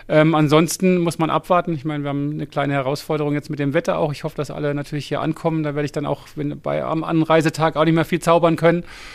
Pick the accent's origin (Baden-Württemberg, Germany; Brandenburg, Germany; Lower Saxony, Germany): Baden-Württemberg, Germany; eine Ortschaft weiter von meinem Heimatdorf, wo ich groß geworden bin, in Oberhausen eine Radrennbahn steht